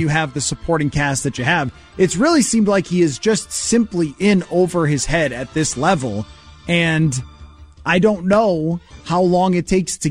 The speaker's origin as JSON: {"language": "English", "town": "Buffalo", "region": "New York", "country": "United States", "tie": "born or raised there", "said": "Maybe he flew into Buffalo and looked around and, oh, come on. That's my hometown, so I can make the joke."}